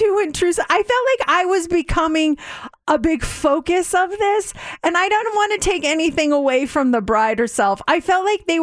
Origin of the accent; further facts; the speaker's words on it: Las Vegas, Nevada, United States; They figured out I was from Vegas based on my phone number.